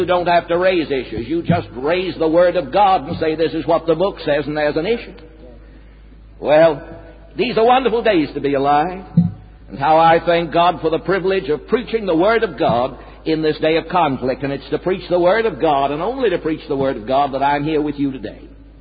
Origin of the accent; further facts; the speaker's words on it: South Carolina, United States; I come from South Carolina. We have racial problems in America